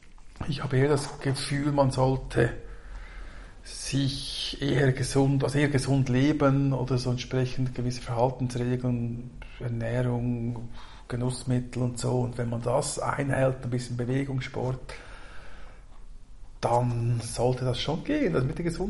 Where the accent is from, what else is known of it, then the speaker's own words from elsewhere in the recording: Switzerland; Ja, also bei uns in der Schweiz müssen die speziell entsorgt werden.